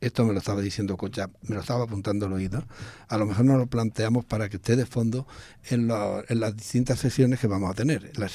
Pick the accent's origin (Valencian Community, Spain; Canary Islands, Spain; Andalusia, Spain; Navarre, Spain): Andalusia, Spain; Rute; yo soy de Rute.